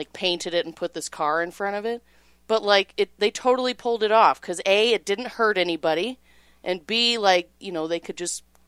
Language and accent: English; Illinois, United States; So, I'm from Illinois, but our high school mascot was the Bronco.